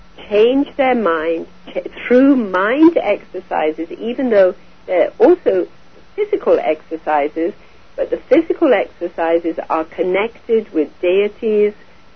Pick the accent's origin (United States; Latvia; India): India; I was born and raised in India, and I was fifth generation born in India, and very, very familiar with Eastern mysticism and Hinduism.